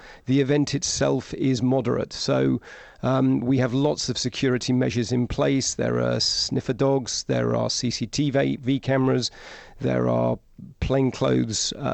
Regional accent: London, United Kingdom; But it's part and parcel of being a Londoner and in London.

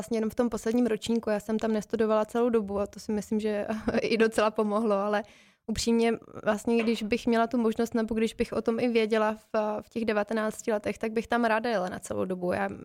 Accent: Most, Ústí nad Labem Region, Czechia

